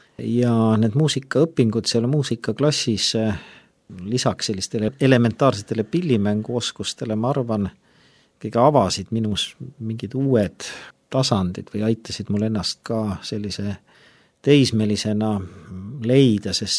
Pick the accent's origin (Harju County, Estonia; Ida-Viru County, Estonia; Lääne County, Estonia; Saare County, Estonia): Harju County, Estonia; Tallinn; Ma kasvasin üles Mustamäel, nagu paljud minu eakaaslased, kuigi minu vanematel oli suvekodu Lahemaal